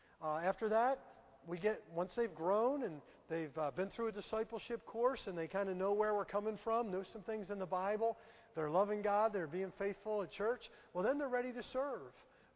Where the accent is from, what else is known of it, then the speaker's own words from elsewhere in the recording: Philadelphia, Pennsylvania, United States; I got tough skin. I'm from Philadelphia.